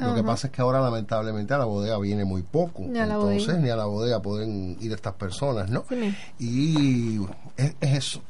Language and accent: Spanish; Cuba; todo lo que nos caracteriza como cubanos